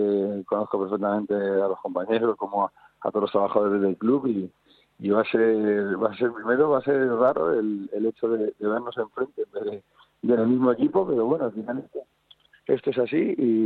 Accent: Madrid, Community of Madrid, Spain; aunque nosotros somos de Madrid.

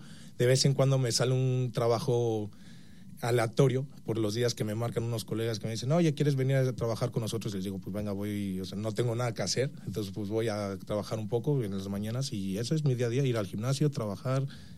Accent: Mexico City, Mexico; Yo de la Ciudad de México.

